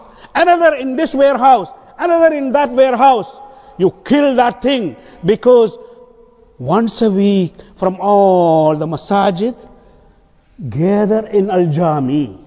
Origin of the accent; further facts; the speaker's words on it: South India, India; now I come from South India